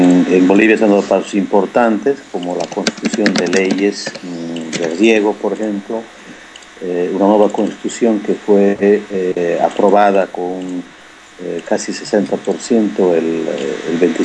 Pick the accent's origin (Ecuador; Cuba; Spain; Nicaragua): Ecuador